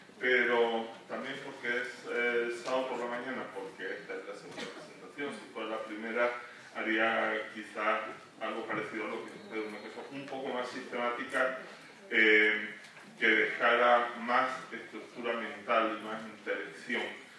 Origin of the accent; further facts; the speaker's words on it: Madrid, Community of Madrid, Spain; born there; also born or lived in Venezuela; Yo he pasado mucho tiempo en Venezuela, aunque nací aquí en Madrid. Entonces, un resultado de eso es que cuando yo digo a ustedes, estoy queriendo decir vosotros.